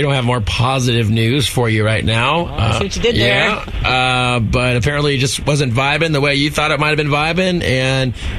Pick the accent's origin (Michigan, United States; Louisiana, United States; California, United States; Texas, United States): California, United States; born there; I was born in California, yeah.